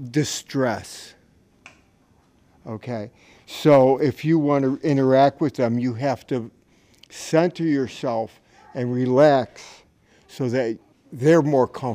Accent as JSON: {"language": "English", "town": "Chesapeake City", "region": "Maryland", "country": "United States", "said": "I'm from Chesapeake City, Maryland."}